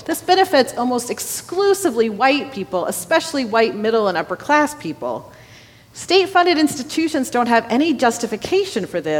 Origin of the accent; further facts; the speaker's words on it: Dayton, Ohio, United States; A few days after Michael Brown was shot, 2 white police officers in my hometown of Dayton, Ohio, shot a black man in a Walmart.